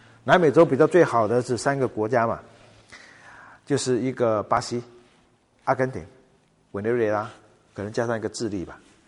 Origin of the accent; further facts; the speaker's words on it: Taiwan; 我们从台湾来